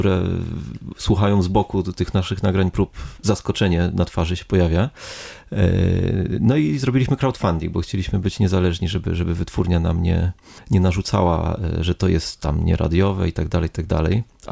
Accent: Łódź, Łódź Voivodeship, Poland; born there; Pochodzimy oboje z Łodzi. Tam się urodziliśmy i znamy się od dawna

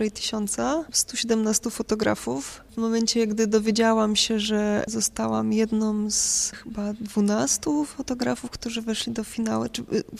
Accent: Subcarpathian Voivodeship, Poland; Ja ciągle myślę o sobie, że jestem taką dziewczyną z małej podkarpackiej wsi pod Rzeszowem, która jest ta wieś trochę zapomniana przez świat

